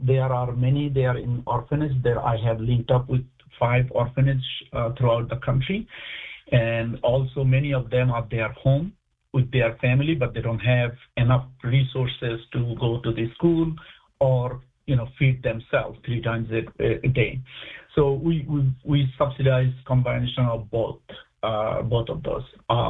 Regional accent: Bangladesh; I gather my friends and family that I grew up with in Bangladesh

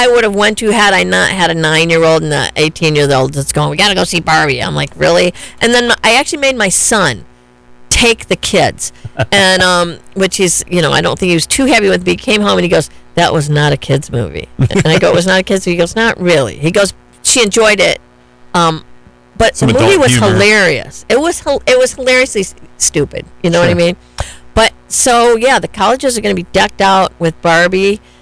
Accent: Detroit, Michigan, United States; also born or lived in California; But living in Detroit, I grew up in Detroit, where you had Mexican Village.

